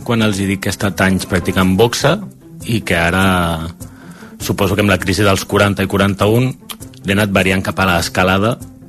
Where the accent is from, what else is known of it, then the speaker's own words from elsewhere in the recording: Barcelona, Catalonia, Spain; tinc 41 anys, sóc de Barcelona